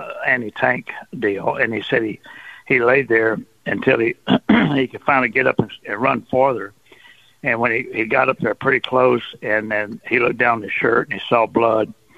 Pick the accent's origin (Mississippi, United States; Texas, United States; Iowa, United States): Texas, United States; Port Arthur; I grew up in Port Arthur, and you go down to Sabine Pass and Dick Dowling Monument area down there.